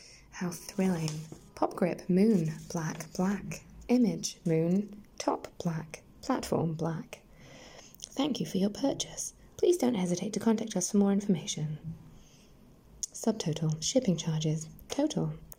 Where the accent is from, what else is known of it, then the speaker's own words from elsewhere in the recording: the north of England, United Kingdom; accent: northern; my accent changes a lot, because I'm northern, but I live in the south, which means that I have my accent has shifted an awful lot more to southern than northern